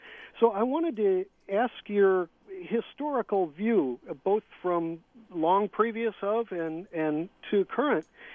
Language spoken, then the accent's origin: English; St. Louis, Missouri, United States; You know, as a matter of fact, I come originally from St. Louis